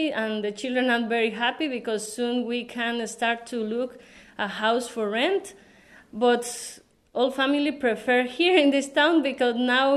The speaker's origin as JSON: {"language": "English", "country": "Guatemala", "second_language": "English", "lives_now": "Ireland", "said": "I am from Guatemala. And my family and me came to Ireland. And my family is my husband. We have 2 boys and 1 girl."}